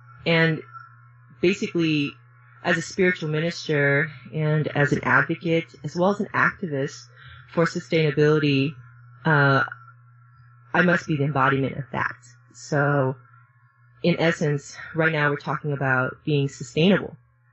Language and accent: English; Seattle, Washington, United States; moved away as an adult; also born or lived in Laos; yes, I grew up in Seattle, Washington. I actually was born in Laos, which is in Southeast Asia. Mm-hmm. Came over to America, was in Seattle, and lived in Seattle for about 20 years.